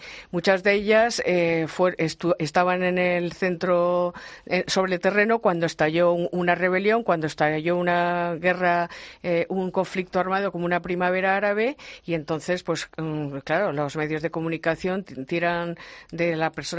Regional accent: Spain; also born or lived in Washington, United States

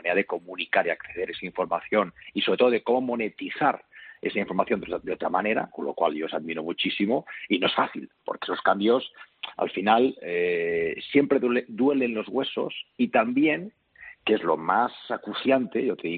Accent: Spain; ya como español, como de país

